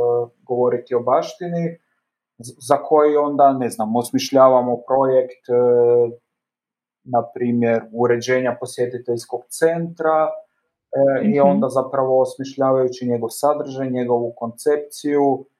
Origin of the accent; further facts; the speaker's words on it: Zagreb, City of Zagreb, Croatia; Ja sam naime iz Zagreba, a Zagreb ipak nažalost, je li u našoj centraliziranoj državi Zagreb nudi puno više mogućnosti nego velik dio ostalih krajeva Hrvatske.